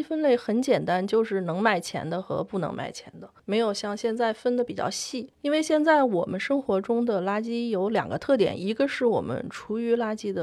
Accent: Beijing, China; 我小时候住在北京的四合院里面然后家里面冬天是烧煤的

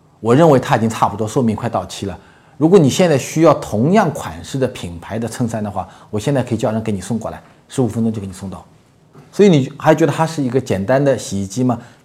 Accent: Hangzhou, Zhejiang, China; 因为我是个杭州人，我杭州地区800多万人

